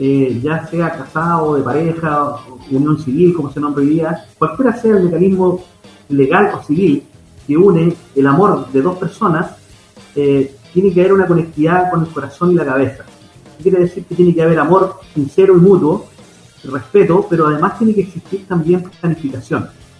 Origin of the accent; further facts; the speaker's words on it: Chile; en la constituyente que hicimos como chilenas y chilenos